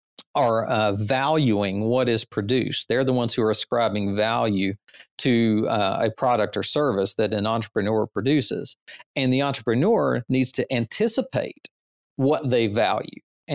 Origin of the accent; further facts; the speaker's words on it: North Carolina, United States; I'm from North Carolina in the South, and we have a lot of barbecue restaurants.